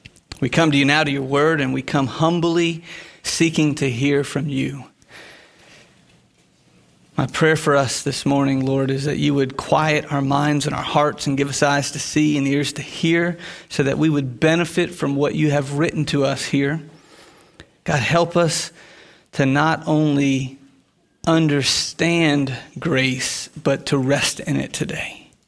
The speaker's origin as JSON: {"language": "English", "region": "Florida", "country": "United States", "tie": "born or raised there", "said": "I'm a Southern boy. I was raised in Florida, but I was raised by Yankee parents. My mom and dad moved down in 1970 from Pennsylvania, the Philadelphia area."}